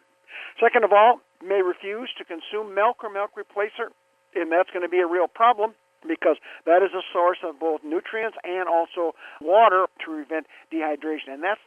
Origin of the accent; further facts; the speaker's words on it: Wisconsin, United States; I grew up in Wisconsin on our Green Bay Dairy Farm.